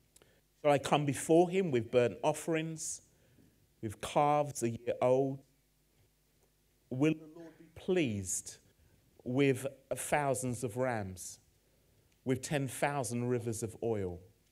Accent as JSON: {"language": "English", "town": "Purley", "region": "London", "country": "United Kingdom", "tie": "born or raised there", "said": "this morning I sat with some people from my hometown, Purley, which was also great as well."}